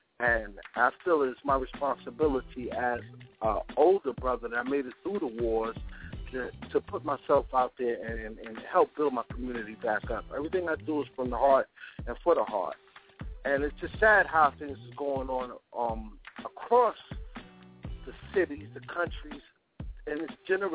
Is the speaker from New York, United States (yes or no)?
yes; Queens, New York, United States; I'm from Southside Jamaica, Queens.